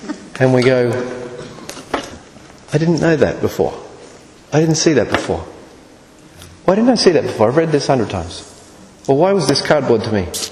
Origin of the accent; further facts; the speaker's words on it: Australia; Now, I'm an Australian